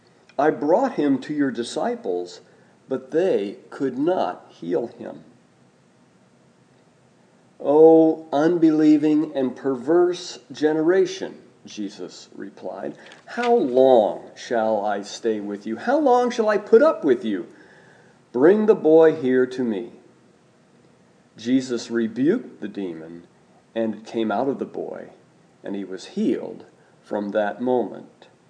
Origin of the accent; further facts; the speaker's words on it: Indiana, United States; I am from Rush County, Indiana, named for Dr. Benjamin Rush.